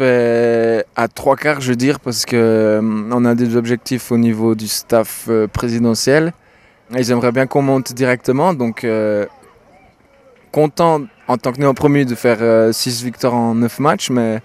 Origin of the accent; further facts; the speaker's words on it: Jura, Switzerland; je suis un jurassien à Yverdon